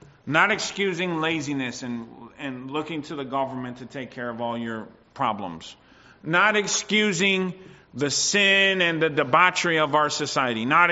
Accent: United States; now in Canada; And by the way, I'm a migrant. I'm an immigrant. I came from the United States.

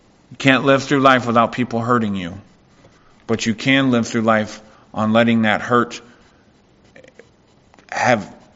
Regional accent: Canada; I don't fret and I don't fear about us losing rights and privileges as Canadian citizens

